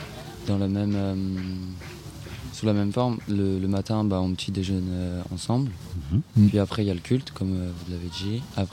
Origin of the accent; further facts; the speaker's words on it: Lyon, Auvergne-Rhône-Alpes, France; Moi, je suis Lyonnais, donc aussi dédicace à Lyon, forcément.